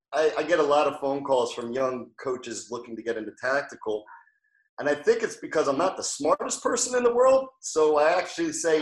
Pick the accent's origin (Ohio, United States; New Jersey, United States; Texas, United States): New Jersey, United States; I'm from Jersey.